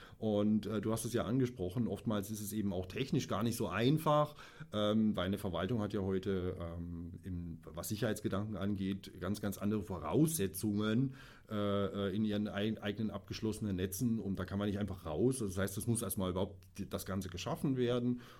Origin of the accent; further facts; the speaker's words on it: Bavaria, Germany; ich komme aus Bayern, ich wohne in Niederbayern in der Stadt Deggendorf.